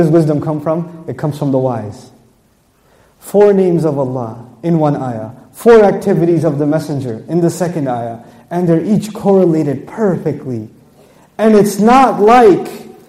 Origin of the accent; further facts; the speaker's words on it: Texas, United States; I come from Texas, we have gun expos, right? So we really do, by the way. We have gun expo.